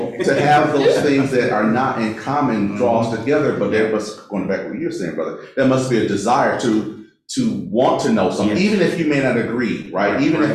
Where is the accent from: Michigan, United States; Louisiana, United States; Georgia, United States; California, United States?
Michigan, United States; So it wasn't like, okay, I'm from Michigan, I don't hang out